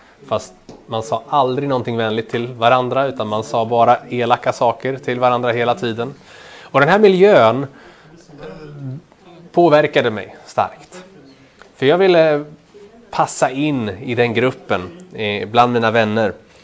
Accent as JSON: {"language": "Swedish", "town": "Örebro", "region": "Örebro County", "country": "Sweden", "tie": "born or raised there", "said": "Jag är äldst av 4 bröder. Vi växte upp utanför Örebro, ute på landet."}